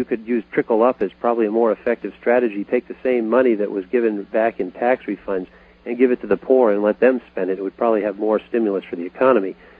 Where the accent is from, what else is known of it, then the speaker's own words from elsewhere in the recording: United States; Well, perhaps more as an American conservative and less as a Christian, I am panic-stricken is almost the phrase.